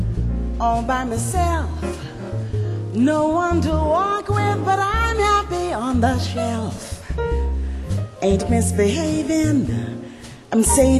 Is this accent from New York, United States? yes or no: no; Macon, Georgia, United States; born there; the land where I was born. I was born in Macon, Georgia, a long time ago.